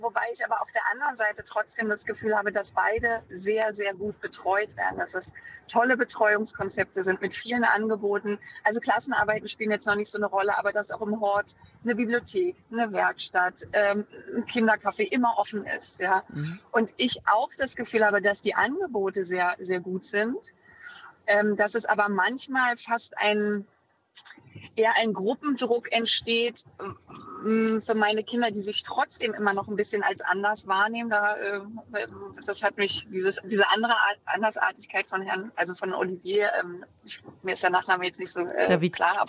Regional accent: Berlin, Germany; ich bin ostsozialisiert. Ich bin in Ost-Berlin geboren und aufgewachsen, war selber erst 7 Jahre, als die Mauer fiel

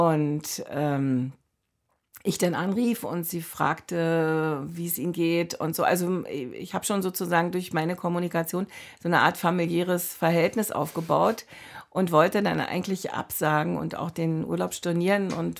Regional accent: Berlin, Germany; als Berlinerin, die in Brandenburg arbeitet.

